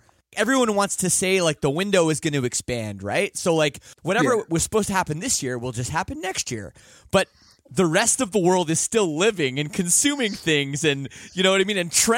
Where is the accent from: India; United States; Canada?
Canada; I mean, I think now I'm from Canada. So, yeah, we were about 18 when we sort of had to make a decision.